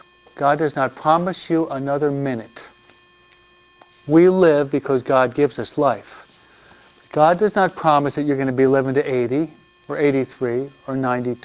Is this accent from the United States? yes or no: yes; New York, United States; I'm a New Yorker, so I'm pretty sharp.